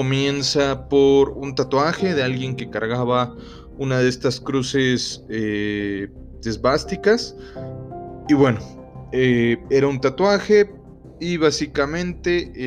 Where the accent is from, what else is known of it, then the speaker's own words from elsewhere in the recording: Mexico; por lo menos yo en mi país, México